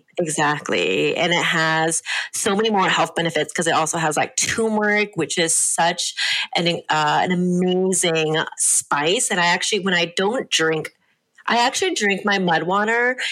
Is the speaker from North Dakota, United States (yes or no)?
no; Los Angeles, California, United States; moved away as an adult; also born or lived in Boston / New York City; Yeah, so I am actually an Angelina. So I did grow up in California, but I haven't lived in California for, geez, like 20 years because I moved to Boston for grad school and then to New York City from Boston